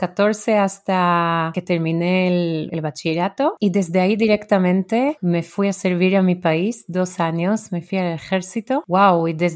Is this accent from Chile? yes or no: no; Israel; Nací en Israel, dentro de un kibbutz, que es una forma súper bonita de convivencia, de vivir. Desde muy pequeña casi no he vivido con mis padres en su casa, sino dentro de una casa de niños ahí dentro del kibbutz. Yo viví así desde los 2 años